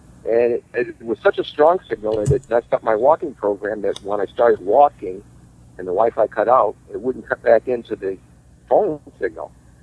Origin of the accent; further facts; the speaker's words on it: Old Orchard Beach, Maine, United States; I'm from Old Orchard Beach.